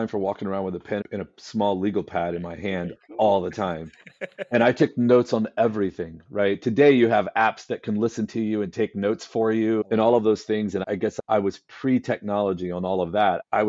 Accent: Midwest, United States; I'm a guy from the Midwest who I've just decided that I want to go for some things and I'm going for it, right?

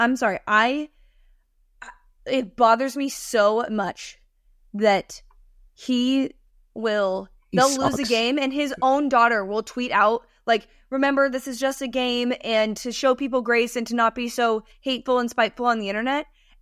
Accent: California, United States; That's because I'm from California.

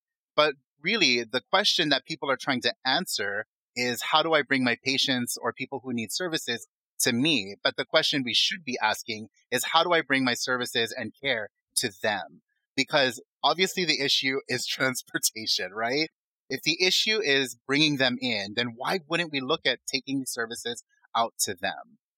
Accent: Hawaii, United States; where I grew up on the Big Island, which was an hour and 15 minutes away, just like straight driving from the nearest, like, not really urban spot, but bigger town.

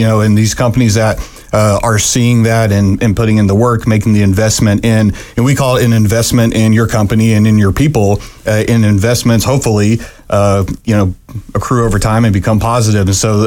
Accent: Kansas City, Missouri, United States; So we're really excited to be bringing these world-class speakers into my hometown, all of our hometown in Kansas City.

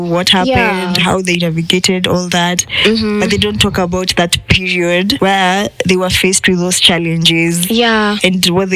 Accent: Eldoret, Uasin Gishu County, Kenya; I'm from Eldoret, Kenya.

